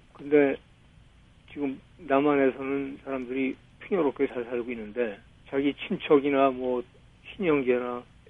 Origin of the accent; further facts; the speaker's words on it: South Korea; 나는 한국 사람이라서 열심히 해야 된다.